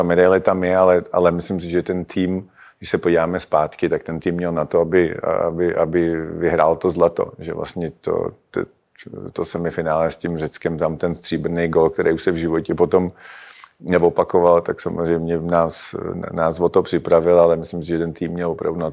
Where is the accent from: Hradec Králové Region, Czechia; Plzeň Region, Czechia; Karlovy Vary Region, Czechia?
Plzeň Region, Czechia; Plzeň; born there; Je to moje rodiště.